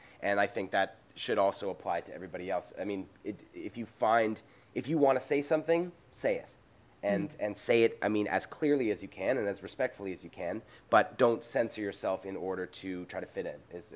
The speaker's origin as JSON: {"language": "English", "country": "Canada", "said": "yeah, I'm Canadian."}